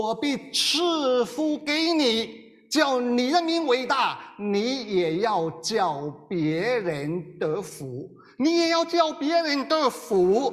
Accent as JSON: {"language": "Chinese", "country": "China", "said": "福在我们中国人的文化当中是一个极其重要的概念"}